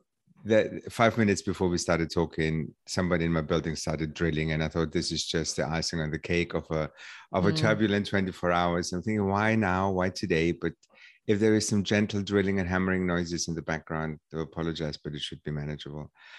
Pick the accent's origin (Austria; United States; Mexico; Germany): Germany; when I grew up in Germany